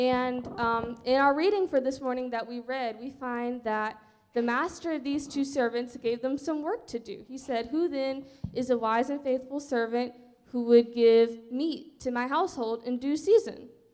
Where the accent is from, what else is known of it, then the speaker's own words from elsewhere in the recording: New Orleans, Louisiana, United States; born there; So I was born in 2003 on February 28 in New Orleans, Louisiana.